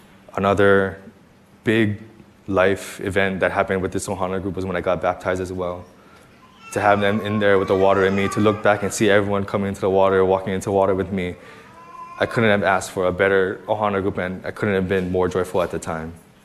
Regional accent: Kaneohe, Hawaii, United States; Good morning, everybody. I come from Kaneohe, so I had to wake up early this morning and drive over here.

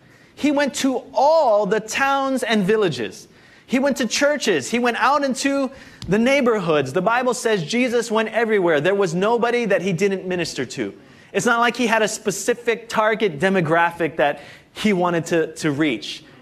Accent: Hawaii, United States; But, you know, growing up in Hawaii, I really didn't know what sheep were like.

